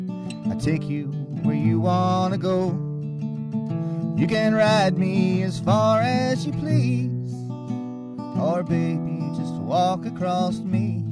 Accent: Mississippi, United States; I am from Mississippi, yeah, right? The Gulf Coast, right near New Orleans.

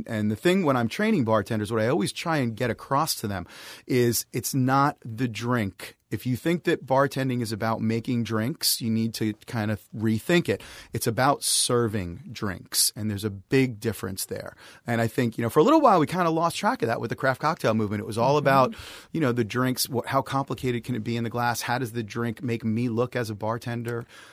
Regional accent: New York, United States; I went to school in North Carolina, but I'm from New York, and I have a degree in mechanical engineering, believe it or not.

